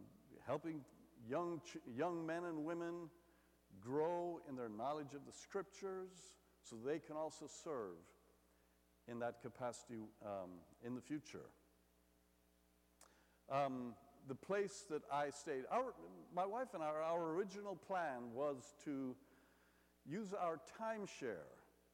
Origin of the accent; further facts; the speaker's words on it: Kingston, Jamaica; the person bringing the word was my hometown preacher in Kingston, Jamaica.